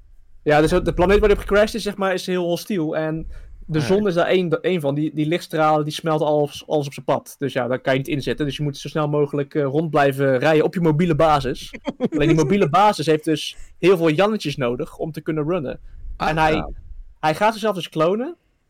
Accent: Netherlands; En ik ben Nederlander, dus ik heb die ook op de kop getikt.

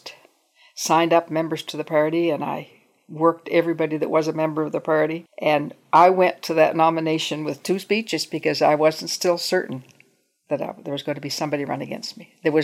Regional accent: Truro, Nova Scotia, Canada; but I grew up in Truro, and I knew.

